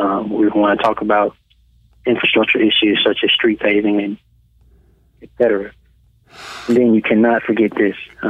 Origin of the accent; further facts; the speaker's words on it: Birmingham, Alabama, United States; I am a son of Birmingham. I was born and raised in Birmingham. My family's from here. All my extended family's from here. So, product of the Birmingham City School System and County High School, as well as a Morehouse graduate.